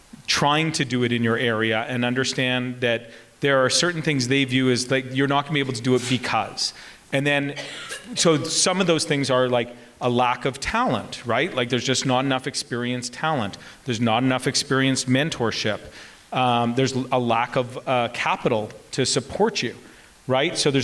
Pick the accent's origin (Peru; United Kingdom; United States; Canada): Canada; Winnipeg, Manitoba; I grew up in Winnipeg, and I understand, like, there is a sort of psyche in the prairies